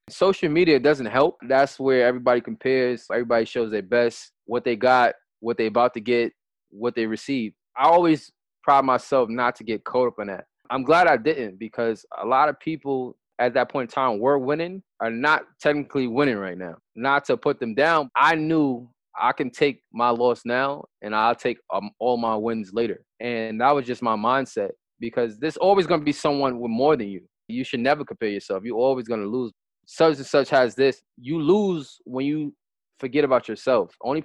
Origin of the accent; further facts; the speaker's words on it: New York City, New York, United States; They ruined the game growing up in New York City. The culture is fashion and dressing nice.